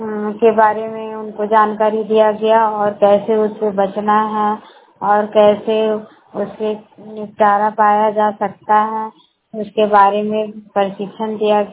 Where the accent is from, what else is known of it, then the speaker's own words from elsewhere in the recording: Barkagaon, Jharkhand, India; सभी को जोहार, प्रखंड बड़का गाँव की रहने वाली हूँ। फिलहाल हजारीबाग से बात कर रही हूँ।